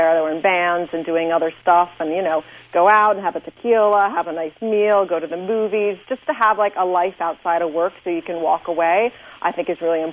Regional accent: New York, United States; I'm from New York, so I'm a little confused always.

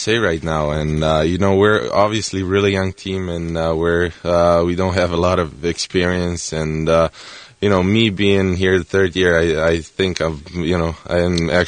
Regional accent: Austria; and my hometown team is playing in the Austrian league right now

